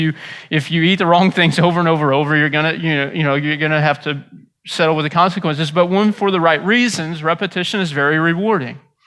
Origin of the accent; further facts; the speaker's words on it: Leadwood, Missouri, United States; You don't even live in Leadwood. Like, I grew up in Leadwood.